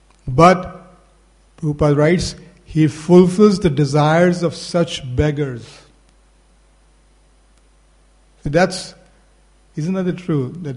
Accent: India; English is a second language; And here I'm, as an Indian, just wondering where they're going to start singing

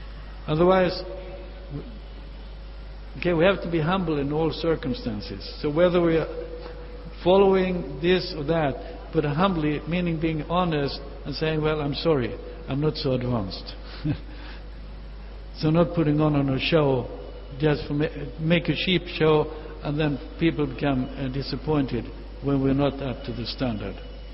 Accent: Sweden; English is a second language; okay, now I'm from Sweden and Europe

